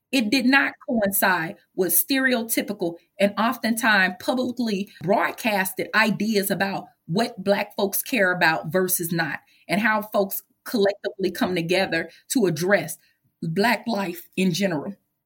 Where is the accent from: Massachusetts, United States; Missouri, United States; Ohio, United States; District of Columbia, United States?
Missouri, United States; St. Louis; It wasn't invisible to us that are, you know, that live, born and raised in St. Louis